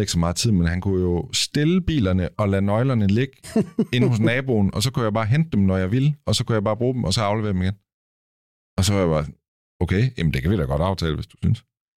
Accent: Kolding, Region of Southern Denmark, Denmark; der var en i min hjemby, altså i Kolding

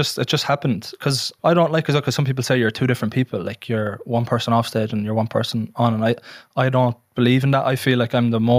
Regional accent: Athy, Leinster, Ireland; I grew up in Athy, in a council estate called Clamullion, which I hold very, very dear to my heart.

